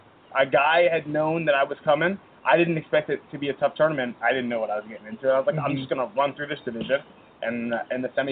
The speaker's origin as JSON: {"language": "English", "town": "San Jose", "region": "California", "country": "United States", "said": "It was in San Jose. I'm from San Jose. I graduated from San Jose State."}